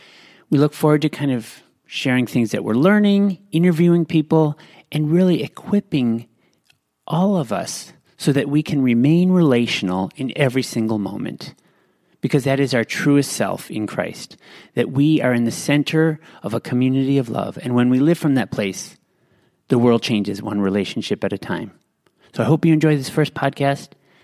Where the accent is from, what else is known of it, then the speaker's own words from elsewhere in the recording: Midwest, United States; also born or lived in Milwaukee / Chicago; now in Los Angeles, United States; So I grew up in the Midwest, was born in Milwaukee, then spent a lot of time in Chicago, and then I came to L.A. where I met my wife.